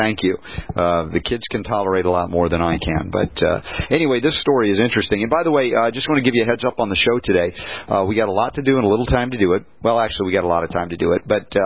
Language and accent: English; the South, United States; I grew up in the South.